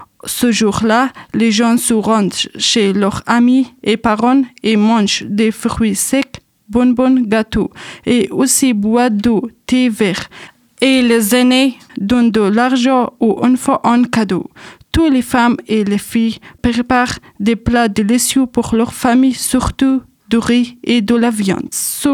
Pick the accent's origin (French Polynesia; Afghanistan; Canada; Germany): Afghanistan; French is a second language; now in France; je viens d'Afghanistan.